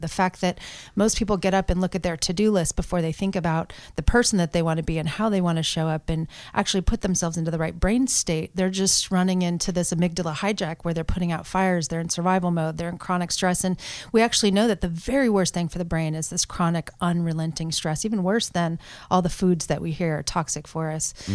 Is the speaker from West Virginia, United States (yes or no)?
no; Portland, Oregon, United States; Yeah, so born and raised in Portland, Oregon.